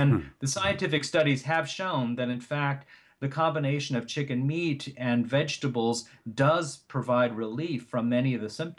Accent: United States; And as an American, I find it very difficult to find other choices.

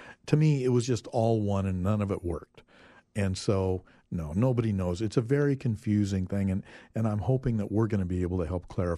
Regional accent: Idaho, United States; Fortunately, I grew up in Idaho. So after traveling the world, I knew where I was going to come home to.

